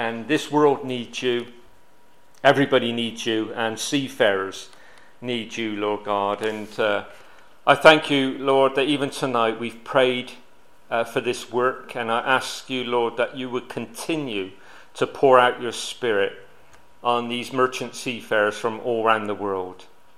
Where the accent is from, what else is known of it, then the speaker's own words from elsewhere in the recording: Bristol, South West England, United Kingdom; No, I can't even speak English properly. Being that I come from South Bristol.